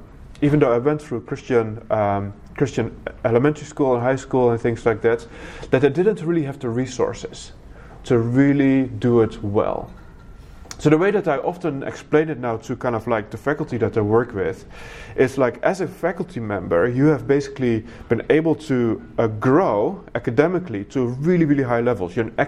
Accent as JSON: {"language": "English", "country": "Netherlands", "tie": "born or raised there", "said": "So I was in the Netherlands at that time. That's where I grew up. So that's where my accent is from as well, if you were wondering about that."}